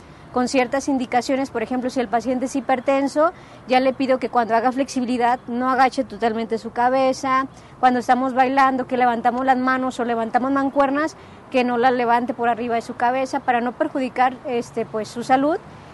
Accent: Mexico; Pues es que la verdad, muchos le echan la culpa a la pandemia, pero ya como mexicanos ya estábamos así, sí, inactivos.

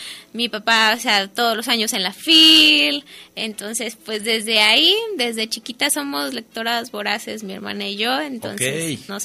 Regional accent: Guadalajara, Jalisco, Mexico; yo nací aquí en Guadalajara, toda mi vida ha sido aquí en Guadalajara

